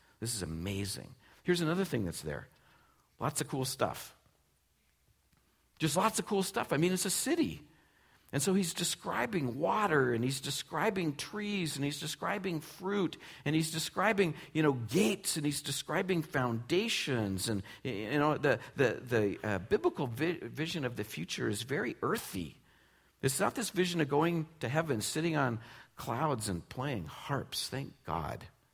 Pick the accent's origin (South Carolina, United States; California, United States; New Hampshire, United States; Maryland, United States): California, United States; I grew up in California. Like, chili's not white.